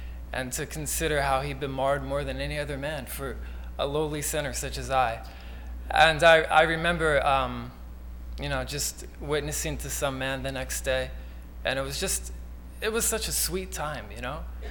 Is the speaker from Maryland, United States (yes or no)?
yes; Cumberland, Maryland, United States; I'm from Cumberland, Maryland. I'm a first year master's student.